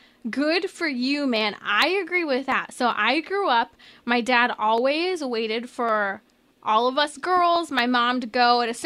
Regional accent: San Diego, California, United States; Love my San Diego people here. Okay, so I was from San Diego, if you didn't know that.

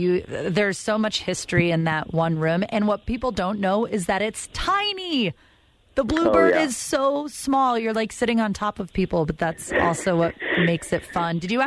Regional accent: Northeast, United States; moved away as an adult; now in Nashville, United States; I'm also from the Northeast, but I moved to Nashville before everyone else did, like 9 years ago.

